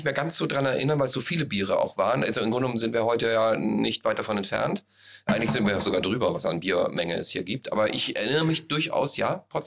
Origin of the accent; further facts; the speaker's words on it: Austria; now in Germany; als ich bin ja Österreicher.